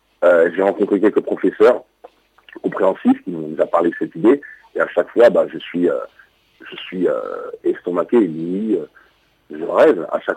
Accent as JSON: {"language": "French", "town": "Paris", "region": "Île-de-France", "country": "France", "tie": "born or raised there", "also_born_or_lived": "Mali", "said": "je suis né au Mali, je suis arrivé ici très très jeune, j'ai grandi à Paris."}